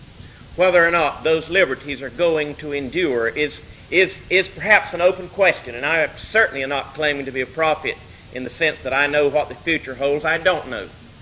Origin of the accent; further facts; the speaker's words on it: the South, United States; accent: Southern Confederate English; though you'd never know it from my accent, but I hope you'll be able to understand Southern Confederate English, not Yankee English